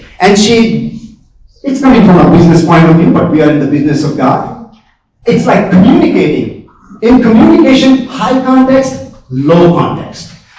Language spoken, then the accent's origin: English; India; So I'm Indian. If I have to say greeting, I will put my hands together